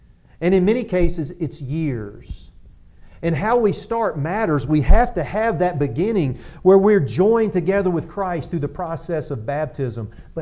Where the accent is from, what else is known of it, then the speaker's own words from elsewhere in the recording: Georgia, United States; I'm a big sports fan. I grew up in Georgia. And so I grew up as a kid. My dad would take me to Atlanta Braves baseball games.